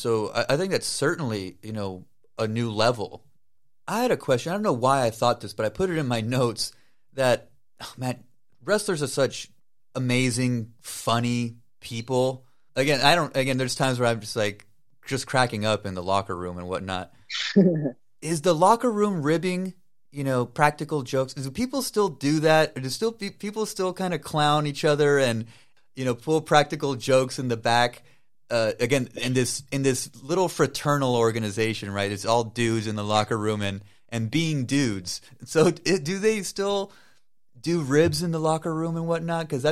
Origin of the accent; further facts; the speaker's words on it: El Paso, Texas, United States; You know, I grew up in El Paso, so being in Juarez or, you know, seeing my family in the valley, crossing over to Reynosa and watching a wrestling match or something